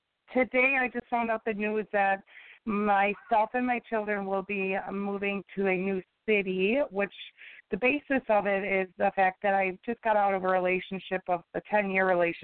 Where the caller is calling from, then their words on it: Waukesha, Wisconsin, United States; I'm calling from Waukesha, Wisconsin.